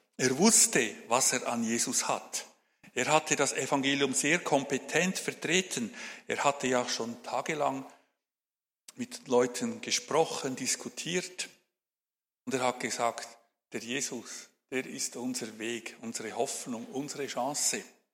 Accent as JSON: {"language": "German", "country": "Afghanistan", "said": "Aber wir bei uns in Afghanistan, bei uns ist das völlig normal."}